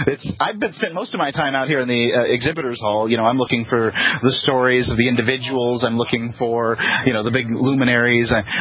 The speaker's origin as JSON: {"language": "English", "region": "New Hampshire", "country": "United States", "said": "there's an acknowledgement, it seems, in most times when I say I'm from New Hampshire, that New Hampshire is the Liberty hub in the world."}